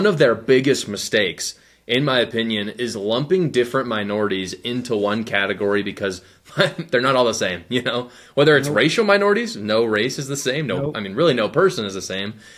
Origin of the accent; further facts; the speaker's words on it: United Kingdom; I am as British as it comes.